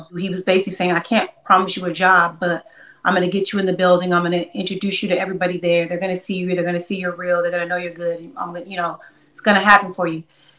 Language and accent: English; Inglewood, California, United States; also born or lived in St. Louis, Missouri; Young black girl from Inglewood, California. I was born in St. Louis, Missouri. I never want people to not know that part about me. Born in St. Louis, moved to Los Angeles around the age between like 4 and 5 years old.